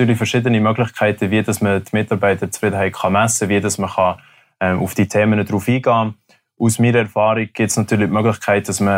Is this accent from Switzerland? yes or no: yes; Bern, Switzerland; also born or lived in Lausanne; Ich bin aufgewachsen in der Stadt, in den schönen Berner Bergen, habe dort oben meine Jugend verbracht, bin nachher auf Lausanne an der Hotelfachschule studieren